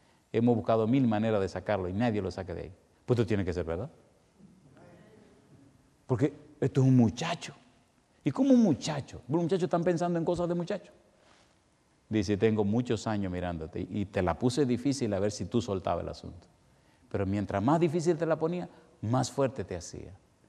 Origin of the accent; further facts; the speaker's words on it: Dominican Republic; siendo como soy, dominicano de sangre caliente